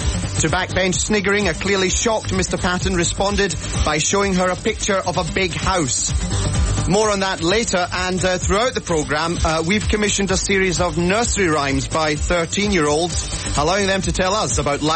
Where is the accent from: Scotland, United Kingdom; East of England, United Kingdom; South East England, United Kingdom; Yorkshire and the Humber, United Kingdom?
Scotland, United Kingdom; Glasgow; Excellent. My hometown.